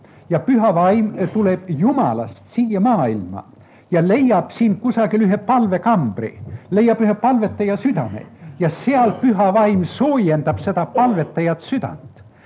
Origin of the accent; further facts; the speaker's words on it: Saare County, Estonia; Mina olen sündinud ja kasvanud seal maal, mida nimetati tuulikute maaks.